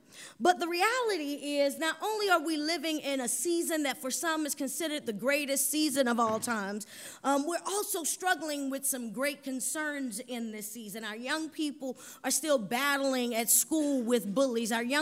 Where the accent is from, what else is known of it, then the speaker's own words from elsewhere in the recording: the South, United States; I'm from the South, so I have to say that I look forward to Thanksgiving and chitlins.